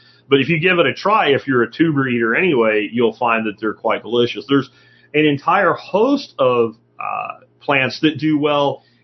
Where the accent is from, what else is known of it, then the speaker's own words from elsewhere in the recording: Florida, United States; Well, I grew up in Florida, and I remember going to a place where they showed us a Tuscan skull of a mammoth that was unearthed in Florida.